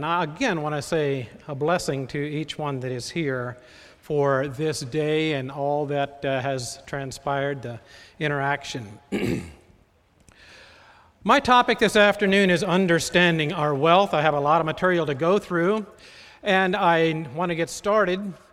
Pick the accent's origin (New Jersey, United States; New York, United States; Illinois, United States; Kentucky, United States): Kentucky, United States; accent: Southern; And I'm from the South. I grew up in Southern Kentucky, and I can slide into that brogue pretty quick.